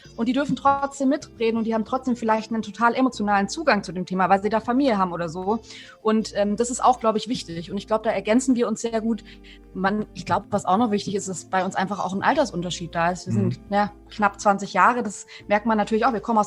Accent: Southern Germany, Germany; Und ich bin halt in Süddeutschland auf dem Land aufgewachsen. Es dauert irgendwie 100 Kilometer zur nächsten Stadt zu fahren und meine Großeltern kamen aus der Landwirtschaft

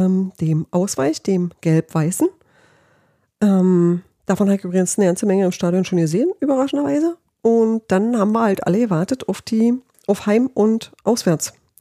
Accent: Berlin, Germany; wir sind Berliner

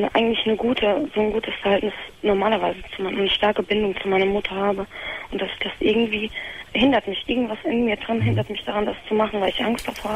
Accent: Croatia; Ich bin Kroatin und Christin

